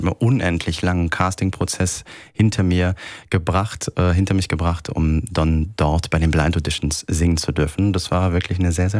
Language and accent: German; Siegen, North Rhine-Westphalia, Germany; born there; Ich bin in Siegen geboren, das heißt gar nicht so weit von meiner Heimat damals